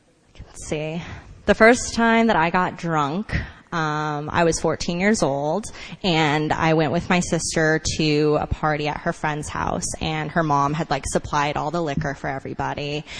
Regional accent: California, United States; moved away as an adult; now in New York, United States; I'm from California. I lived there until I was 22. When I moved to New York

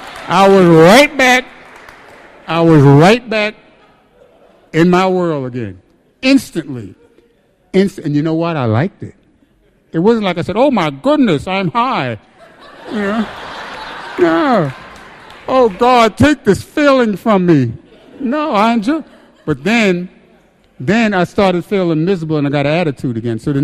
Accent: Bay Ridge, New York, United States; And I grew up in Bay Ridge.

